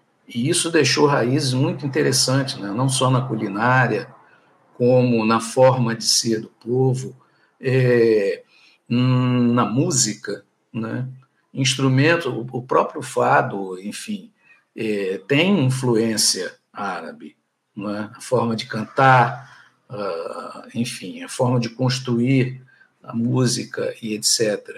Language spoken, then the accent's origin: Portuguese; Brazil; Eu, como brasileiro, muitos portugueses ainda têm uma visão